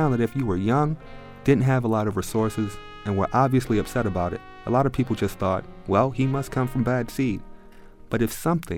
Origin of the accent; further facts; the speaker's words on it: Baltimore, Maryland, United States; I grew up in East Baltimore. Drugs were rampant. The schools were bad.